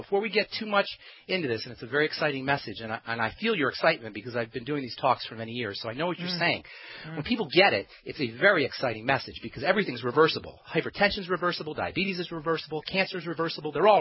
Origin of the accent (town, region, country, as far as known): New Jersey, United States